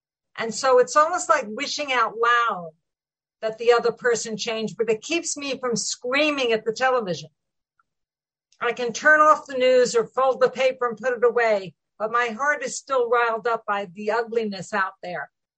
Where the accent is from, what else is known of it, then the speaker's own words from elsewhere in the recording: New York, United States; I'm from New York too.